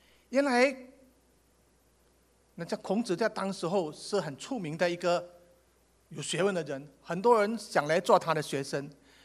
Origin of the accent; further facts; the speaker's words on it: China; 其实我们要知道，我们中国人讲的天生我材必有用